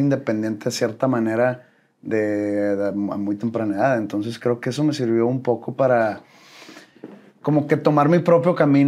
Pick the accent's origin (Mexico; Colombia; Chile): Mexico; Monterrey, Nuevo León; Soy de aquí de Monterrey. Nací en la maternidad Conchita.